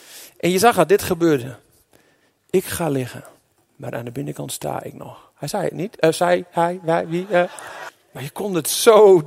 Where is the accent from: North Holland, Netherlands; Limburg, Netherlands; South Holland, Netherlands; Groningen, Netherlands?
Groningen, Netherlands; Nou laten wij als Groningers gebruik maken van die eigenschap in ons geestelijk DNA